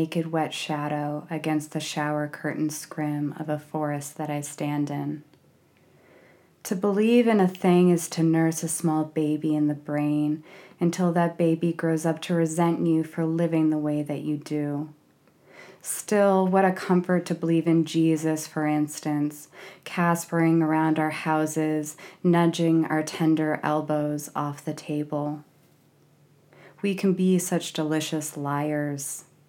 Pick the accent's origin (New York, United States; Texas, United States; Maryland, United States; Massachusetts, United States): Massachusetts, United States; Boston; I mean, I'm from the Boston area and also Irish, so that also means I'm Catholic.